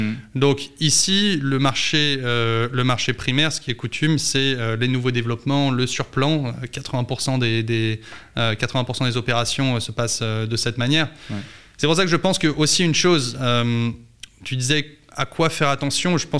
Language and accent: French; Paris, Île-de-France, France; moi je suis de Paris